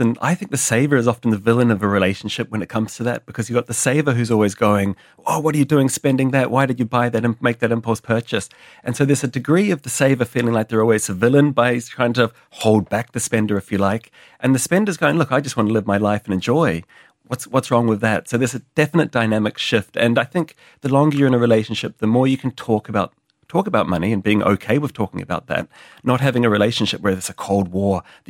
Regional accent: New Zealand; now in Australia; I'm from New Zealand originally

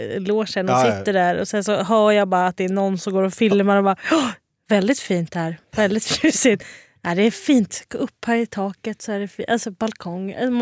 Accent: Västerås, Västmanland County, Sweden; Och jag är ändå från Västerås.

